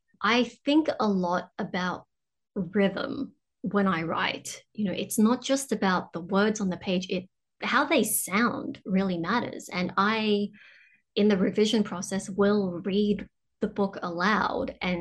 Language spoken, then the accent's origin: English; Cabramatta, New South Wales, Australia; So, you know, growing up in Cabramatta, like coming from a family of refugees